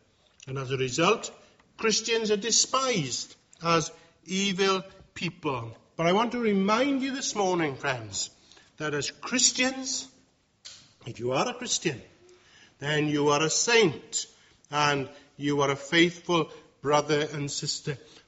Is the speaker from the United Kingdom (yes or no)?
yes; Wales, United Kingdom; Often, when people ask me where I come from, I say, oh, well, I come from God's own country, meaning Wales.